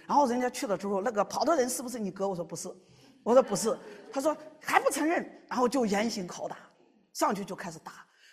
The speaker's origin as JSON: {"language": "Chinese", "country": "China", "lives_now": "United States", "said": "我也非常的感恩神带领我们从中国来到美国，一家人都在这边"}